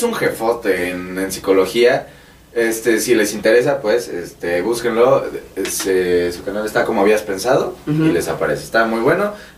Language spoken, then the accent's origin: Spanish; Mexico City, Mexico; Y yo, ah, somos de la Ciudad de México.